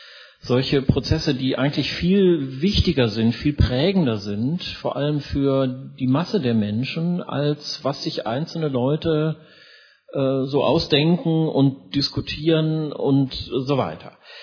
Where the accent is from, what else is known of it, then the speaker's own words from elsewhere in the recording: North Rhine-Westphalia, Germany; ich komme aus dem Ruhrgebiet, da regt man sich nicht so schnell auf.